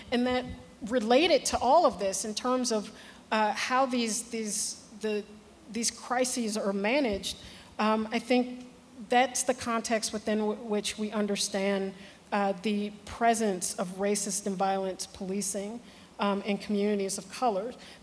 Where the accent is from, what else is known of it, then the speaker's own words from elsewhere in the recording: Chicago, Illinois, United States; and I'm from Chicago, which is why it's a reference point for me